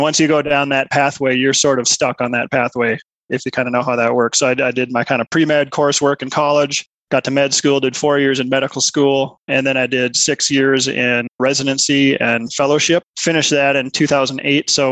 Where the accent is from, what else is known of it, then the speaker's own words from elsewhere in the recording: Minnesota, United States; also born or lived in Milwaukee; now in Colorado Springs, United States; We grew up in Minnesota, did our training in Milwaukee, and we always have loved the Rocky Mountains. And so first chance, we came out here. And so I've been out in Colorado Springs since 2008.